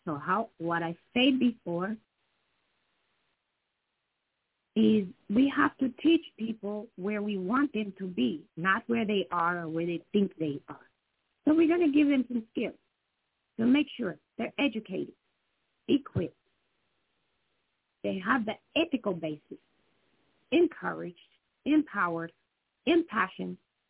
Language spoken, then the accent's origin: English; Missouri, United States; And I will tell you that I grew up in Missouri, so this one really kind of hit home for me.